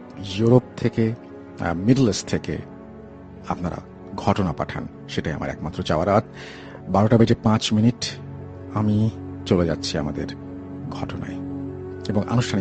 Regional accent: Haimchar, Chittagong Division, Bangladesh; আমার বাড়ি চাঁদপুর জেলার হাইমচর থানায়।

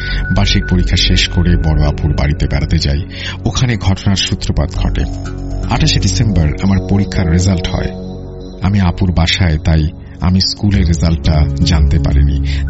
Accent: Raipura, Dhaka Division, Bangladesh; আমার বাড়ি নরসিংদী জেলার রায়পুরা উপজেলার কোনো এক গ্রামে।

